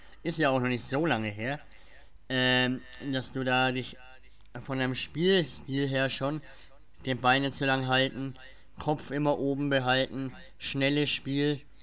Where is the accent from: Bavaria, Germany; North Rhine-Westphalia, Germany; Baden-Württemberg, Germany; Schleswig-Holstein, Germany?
Bavaria, Germany; Schwabach; weil wir sind aus dem Schwabacher Raum